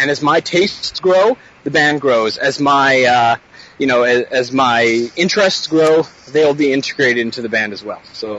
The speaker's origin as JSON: {"language": "English", "town": "Victoria", "region": "British Columbia", "country": "Canada", "said": "We're originally from Vancouver, Vancouver Island, a city called Victoria, yeah, in British Columbia, here in Canada. And I'm not sure if anyone has been there, but it's a retirement community, a lot of young families, very sheltered."}